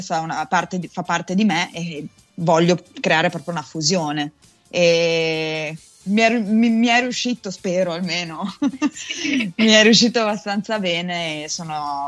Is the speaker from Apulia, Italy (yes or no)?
no; Trentino-Alto Adige, Italy; vengo dalla provincia di Bolzano e sono una cantautrice pop di musica italiana.